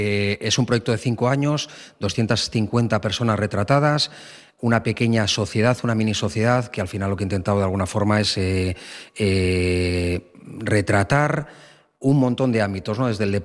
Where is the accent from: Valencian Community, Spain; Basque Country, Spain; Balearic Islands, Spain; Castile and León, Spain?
Basque Country, Spain; Las Carreras; No soy tan joven, ya 50 años. Nací en el 74, soy de Las Carreras, Meatzaldea, una zona, bueno, pues una zona muy castigada con respecto a los trabajos